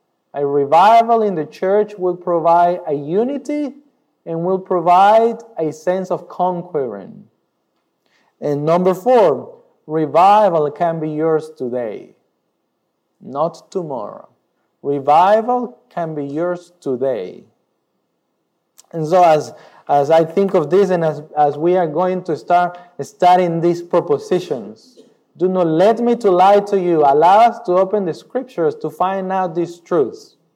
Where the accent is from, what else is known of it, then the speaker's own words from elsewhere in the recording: Rockhampton, Queensland, Australia; I come from Rockhampton, live in Rockhampton. I've been living in Rockhampton with my family, who today is missing because they're in Brisbane, for about 4 years.